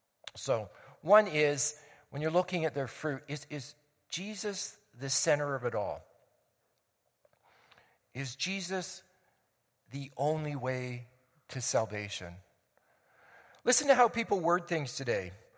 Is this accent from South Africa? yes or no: no; Ontario, Canada; moved away; explained that I was from Ontario, and poor country boy that I was, had never seen orange and grapefruit trees